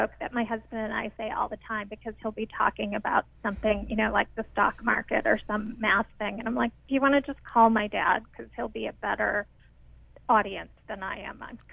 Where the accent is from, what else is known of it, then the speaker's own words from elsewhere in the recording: Midwest, United States; now in New York City, United States; Well, in a way, I was very much like Olivia when I first moved to New York City. And I moved from the Midwest.